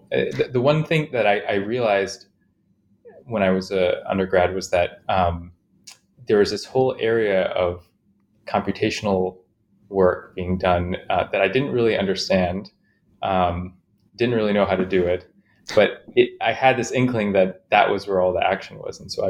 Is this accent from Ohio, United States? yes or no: no; Chicago, Illinois, United States; I grew up in Chicago, mostly, and I had a kind of interesting upbringing